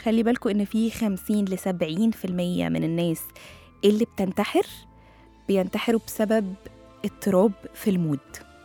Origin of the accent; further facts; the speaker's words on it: Egypt; أو زي ما احنا كده بنقول كمصريين سدد نفسه